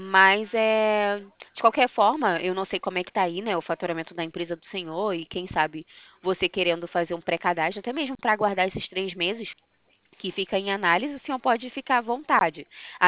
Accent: Rio de Janeiro, Brazil; Não, eu sou do Rio de Janeiro.

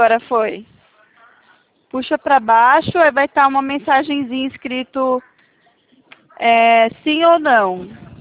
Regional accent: São Paulo, Brazil; Eu sou do interior de São Paulo.

